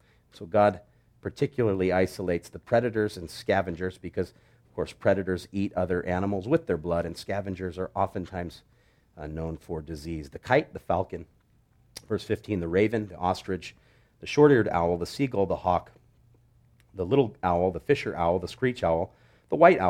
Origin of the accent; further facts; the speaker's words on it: Hawaii, United States; I grew up in Hawaii, but my parents never really got into seafood that much.